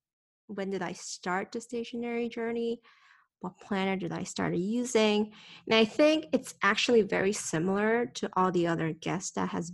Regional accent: Taiwan; And then obviously growing up in Taiwan, I got introduced to a lot of Asian cartoon characters, different manga styles.

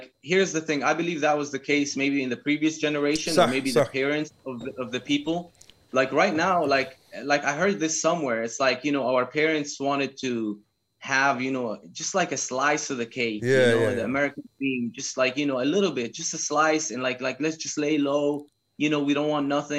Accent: Abu Dhabi, United Arab Emirates; Before I got the American citizenship, bro, I was born and raised in Abu Dhabi, right?

